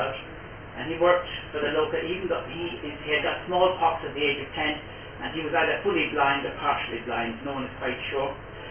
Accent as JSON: {"language": "English", "town": "Caledon", "region": "Northern Ireland", "country": "United Kingdom", "said": "because I come from Caledon, the birthplace of Anthony Rafferty."}